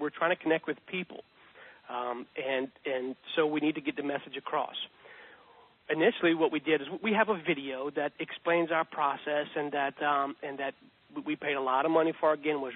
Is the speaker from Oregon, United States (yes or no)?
no; Louisiana, United States; And we're from Louisiana, Steve, so Mardi Gras is really popular around here